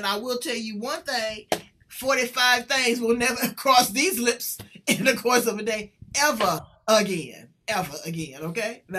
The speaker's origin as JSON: {"language": "English", "town": "Los Angeles", "region": "California", "country": "United States", "said": "And I'm from South Central LA."}